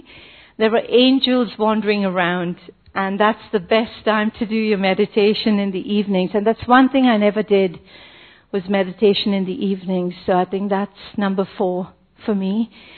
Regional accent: India; now in Hong Kong; I'm originally from India, but I live in Hong Kong.

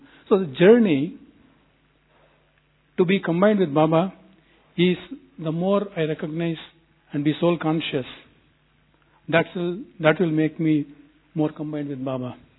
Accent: San Francisco, California, United States; I'm from San Francisco.

